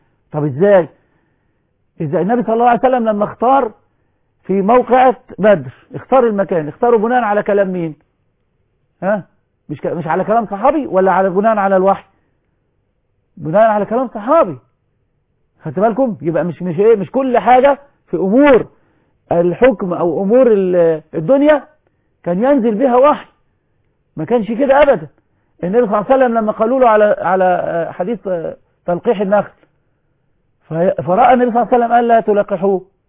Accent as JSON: {"language": "Arabic", "country": "Egypt", "said": "كازونات دي السائح اللي بيجي اللي بيخش كازونات عندنا في مصر اولا عرب وجايين مخصوص للفعل ده"}